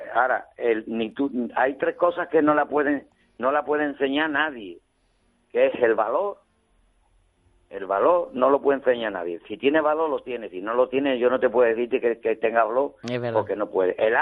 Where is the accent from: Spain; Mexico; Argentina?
Spain; San Fernando, Andalusia; toreé yo cinco veces en San Fernando, en mi tierra.